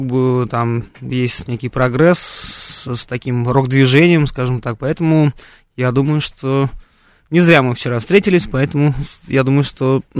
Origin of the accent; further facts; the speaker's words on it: Zhanatas, Jambyl Region, Kazakhstan; А я сам жил вот под Джамбулом, в маленьком городе Жанатас. Такой новый камень переводится на русский язык. Там добывали, фосфор и уран, как потом выяснилось.